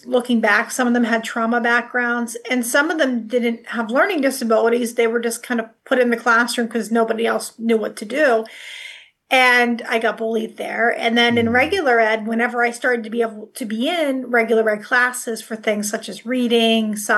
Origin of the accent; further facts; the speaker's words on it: Butler, Pennsylvania, United States; born there; Well, I was born in Butler, Pennsylvania, as you can see in the backdrop behind there.